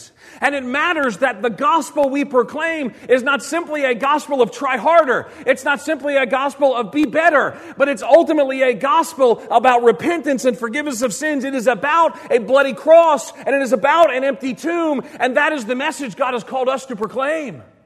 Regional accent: New York City, New York, United States; Now, I'll tell you, I was born and reared in New York City. We don't yee, we don't haw.

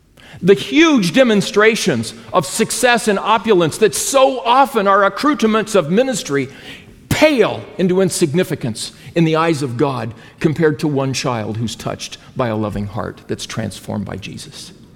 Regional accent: New Mexico, United States; English is a second language; I spoke one, I'm from New Mexico, so English is not that great for me.

